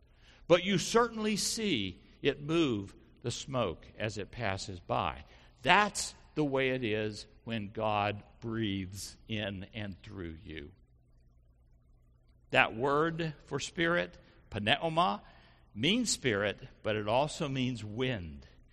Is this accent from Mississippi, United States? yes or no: no; Tennessee, United States; also born or lived in Guthrie, Kentucky; I grew up in Montgomery County, Tennessee.